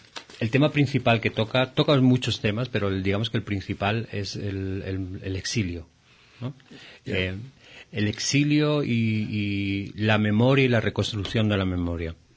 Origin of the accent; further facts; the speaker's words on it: Spain; Yo vengo de España y en Europa se está viviendo la situación esta de la migración